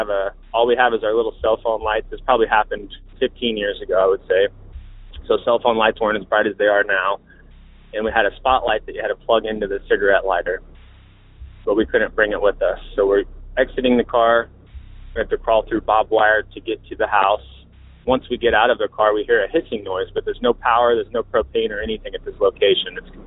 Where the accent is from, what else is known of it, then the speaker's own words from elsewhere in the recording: Salina, Kansas, United States; I'm from Salina, Kansas.